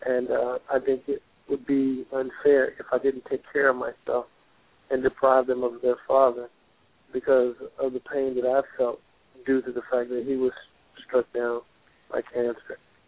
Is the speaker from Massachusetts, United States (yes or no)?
no; Alabama, United States; being that I'm a product of the South myself, growing up in Alabama